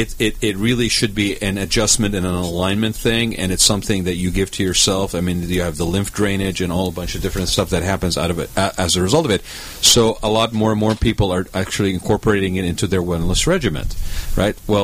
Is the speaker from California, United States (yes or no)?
yes; San Clemente, California, United States; But you know what? I'm from San Clemente. If somebody doesn't own a pair of rainbows, you get kicked out of town, right?